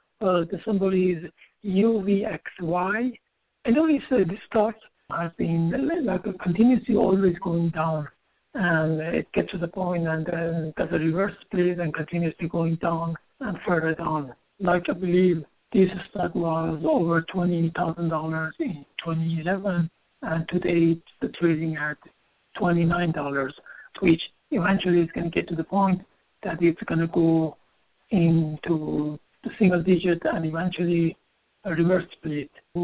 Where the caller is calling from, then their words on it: Atlanta, Georgia, United States; I'm calling from Atlanta.